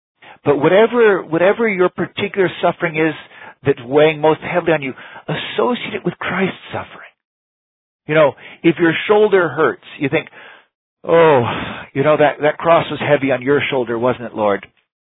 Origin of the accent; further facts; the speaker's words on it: Texas, United States; many of you might know I'm from Texas, and some of my childhood I spent out on my grandparents' farm in West Texas.